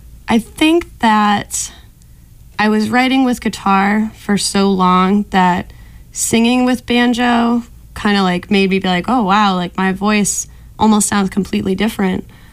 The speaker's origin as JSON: {"language": "English", "town": "Marshfield", "region": "Massachusetts", "country": "United States", "said": "I'm from Marshfield, so it's Irish Riviera."}